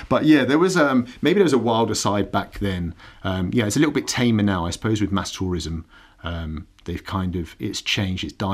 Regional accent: England, United Kingdom; And as an Englishman who values politeness so highly, it's a real pleasure being here.

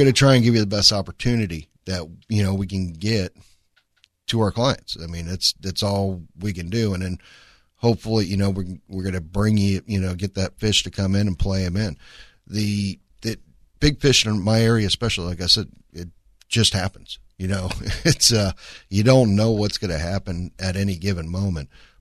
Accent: East Coast, United States; I know growing up on the East Coast was because we had Makos over there.

